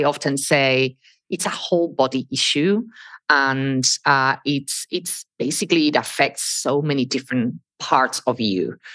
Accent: Spain; I grew up in Spain, and I studied in different countries

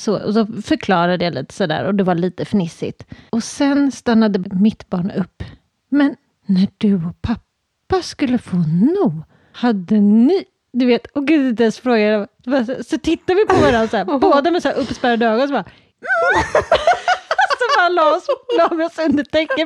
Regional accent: Valdemarsvik, Östergötland, Sweden; det jag växte upp då i Valdemarsvik, då berättades det om Forsby då

